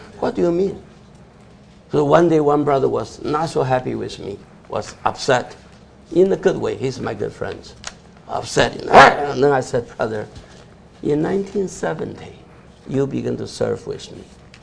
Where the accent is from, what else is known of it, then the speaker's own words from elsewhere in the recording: Cleveland, Ohio, United States; In other words, I'm from Cleveland, so Cleveland should be the biggest.